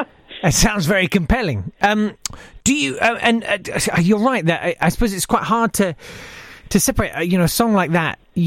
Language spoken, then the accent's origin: English; London, United Kingdom; I can do because I'm from South East London.